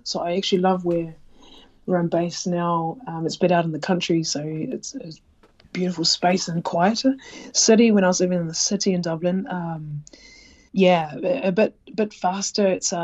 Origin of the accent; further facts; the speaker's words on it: Oamaru, Otago, New Zealand; moved away; Because I grew up in Oamaru, small town